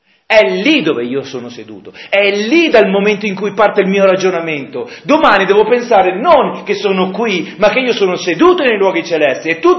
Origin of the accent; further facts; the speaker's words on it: Milan, Lombardy, Italy; io che sono di Milano e voi che siete del nord Italia e della Lombardia